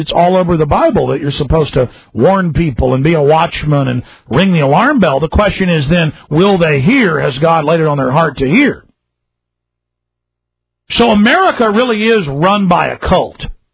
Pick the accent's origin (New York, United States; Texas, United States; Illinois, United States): Texas, United States; Dallas; I mean, I grew up in Dallas around these people.